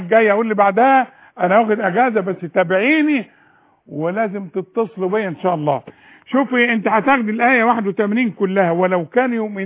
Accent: Faiyum, Faiyum Governorate, Egypt; وانا كمان من الفيوم.

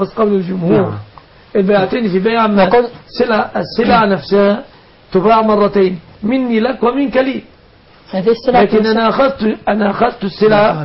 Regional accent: Egypt

